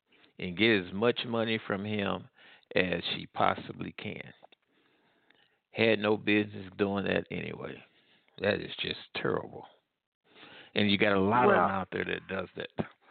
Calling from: Midwest, United States; Yes, yeah … calling from the Midwest.

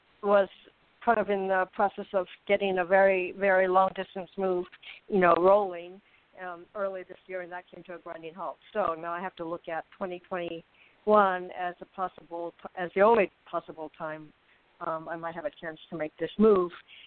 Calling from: Arizona, United States; I'm in Burning, Arizona.

